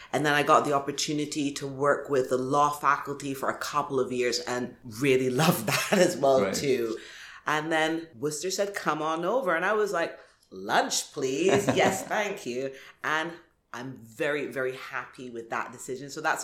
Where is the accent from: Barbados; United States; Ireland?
Barbados; let me just really proudly and clearly state I'm from Barbados.